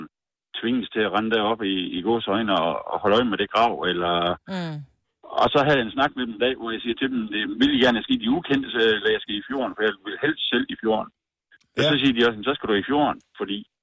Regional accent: North Denmark Region, Denmark; Jamen, jeg er født ved Limfjorden, og født og opvokset der, og har sejlet på Limfjorden, og det er en del af mit DNA

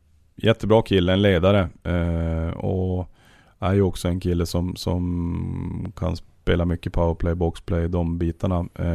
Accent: Luleå, Norrbotten County, Sweden; now in Örnsköldsvik, Sweden; Nej, men alltså, jag kommer från Luleå och där är jag uppvuxen.

